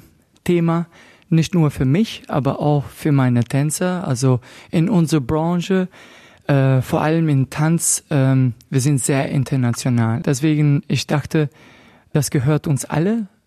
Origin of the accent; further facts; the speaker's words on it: Albania; ich komme selber aus Albanien